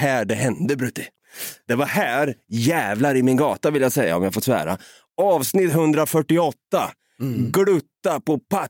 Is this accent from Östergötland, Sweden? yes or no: yes; Norrköping, Östergötland, Sweden; accent: östgötska; Vi är från Norrköping. Vi är från en arbetarstad.